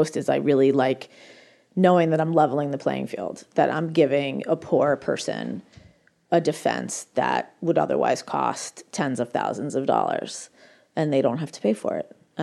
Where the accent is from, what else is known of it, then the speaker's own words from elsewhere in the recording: United States; I am. I'm American. I actually come from a wealthy family that is also very liberal, which is another oxymoron.